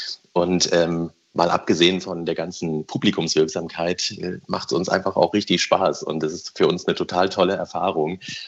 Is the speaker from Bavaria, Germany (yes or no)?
no; Saxony-Anhalt, Germany; Ich komme auch aus Sachsen-Anhalt, also aus dem Osten.